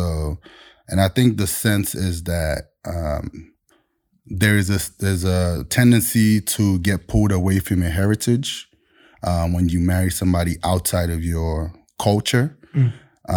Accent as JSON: {"language": "English", "town": "Ibadan", "region": "Oyo", "country": "Nigeria", "tie": "born or raised there", "also_born_or_lived": "Akure", "moved": "yes", "lives_now": "Tacoma, United States", "said": "I was born in Southwest Nigeria, so I was born in Akure, but I grew up in Ibadan. Ibadan is actually the second largest city in Africa by mass, next to Cairo."}